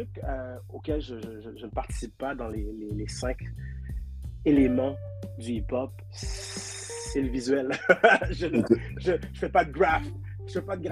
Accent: Montreal, Quebec, Canada; born there; Moi, je suis né ici. Moi, je suis né à Montréal.

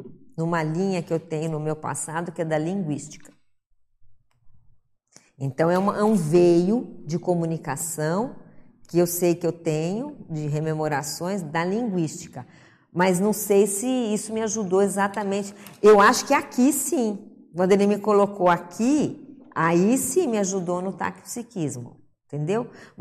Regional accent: Barbacena, Minas Gerais, Brazil; Quando eu era pequena, lá em Barbacena

